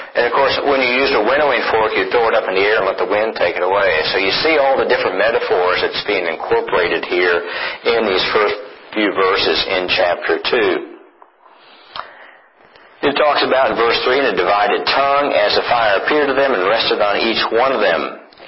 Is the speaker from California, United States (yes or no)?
no; Oklahoma, United States; I'm from Oklahoma, and if I said you're from Podunk, Oklahoma, it's not real complimentary.